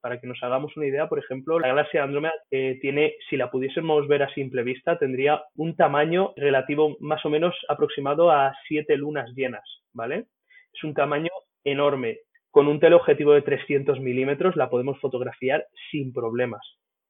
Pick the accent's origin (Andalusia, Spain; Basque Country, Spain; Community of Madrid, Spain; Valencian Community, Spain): Valencian Community, Spain; Elda; soy de Elda, un pueblecito de la provincia de Alicante